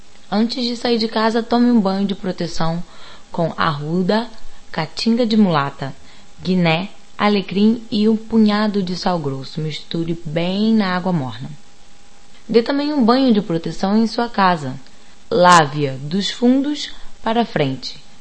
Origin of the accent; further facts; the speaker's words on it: Rio de Janeiro, Brazil; accent: carioca; como a maioria sabe, ou percebeu, eu sou carioca, então às vezes esse X intrometido entra no lugar dos S's